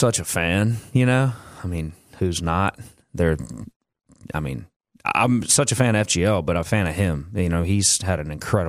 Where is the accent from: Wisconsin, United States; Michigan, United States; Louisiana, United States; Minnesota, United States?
Louisiana, United States; Bo and I grew up together in Louisiana